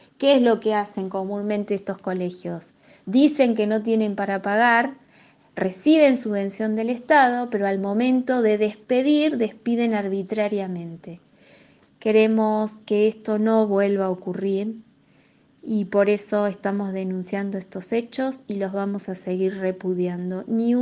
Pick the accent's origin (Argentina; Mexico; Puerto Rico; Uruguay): Argentina; Mar del Plata, Buenos Aires Province; pero vengo de Mar del Plata, soy de Mar del Plata y conozco cada uno de los establecimientos de gestión privada.